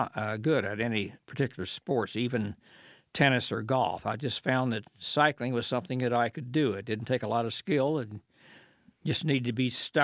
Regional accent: Paducah, Kentucky, United States; I told her I wanted to ride to my hometown, which was Paducah, Kentucky.

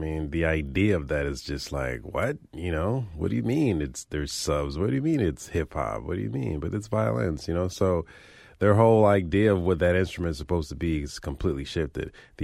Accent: Florida, United States; even with the place that we're from South Florida, Broward County, and even the school that we grew up playing, they don't have string programs.

